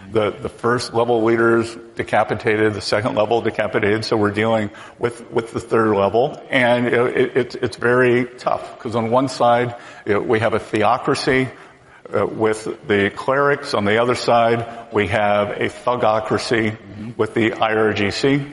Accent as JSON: {"language": "English", "region": "South Carolina", "country": "United States", "tie": "born or raised there", "said": "Look, I was a kid from South Carolina, a small town, and I was growing up"}